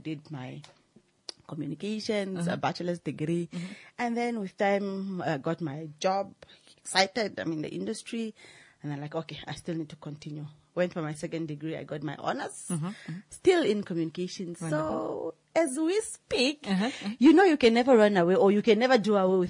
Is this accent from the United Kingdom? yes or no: no; Katima Mulilo, Zambezi, Namibia; I hail from the Zambezi region, full-time Zambezian. Yeah, so born and bred that side. I had my primary school in Katima.